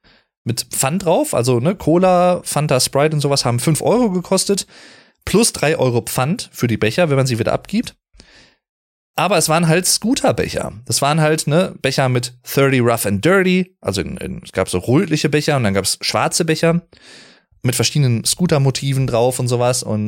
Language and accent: German; North Rhine-Westphalia, Germany; ich komme ja aus dem Sauerland eigentlich und ich bin jetzt hier hingereist